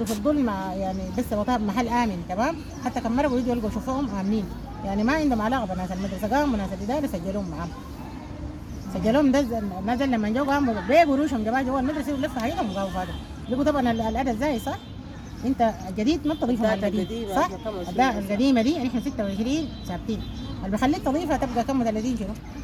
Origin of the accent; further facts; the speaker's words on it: Gedaref, Sudan; قول القضارف بلدنا